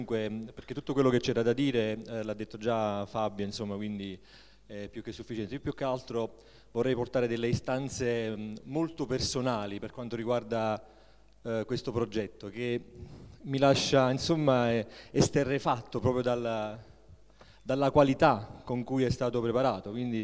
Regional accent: Naples, Campania, Italy; now in Rome, Italy; io sono napoletano di Napoli, non sono campano, sono napoletano, e quando sono venuto a Roma ho avuto la sensazione come di essere comunque ancora molto molto al sud

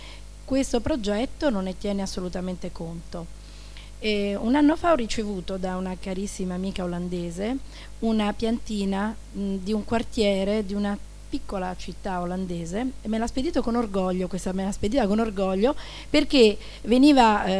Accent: Rome, Lazio, Italy; visto che io sono nata cresciuta a Cinecittà e ricordo benissimo come questo sviluppo urbanistico è andato avanti negli anni

